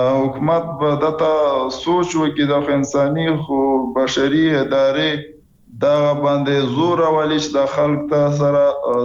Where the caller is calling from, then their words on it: Karachi, Sindh, Pakistan; د کراچۍ لوی شهر نه سره په لیکي